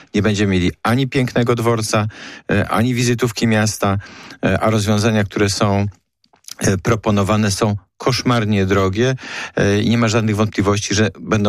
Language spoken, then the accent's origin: Polish; Poznań, Greater Poland Voivodeship, Poland; Żaden obiekt, z którego będziemy jako poznaniacy mogli być dumni, żaden funkcjonalny obiekt tutaj nie powstanie